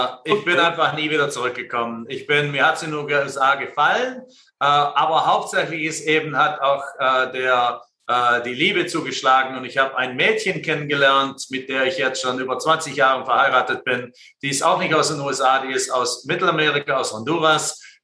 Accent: Germany; moved away; ich hatte immer Heimweh und habe immer mich gedacht, Deutschland ist mein Heimatland

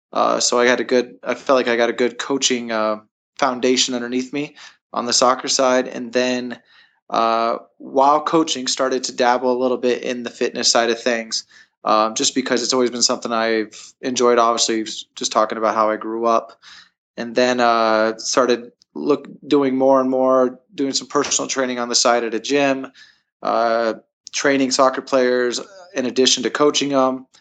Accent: Iowa, United States; Born and raised in Iowa. So growing up in Iowa, I had a family that was very, workout oriented.

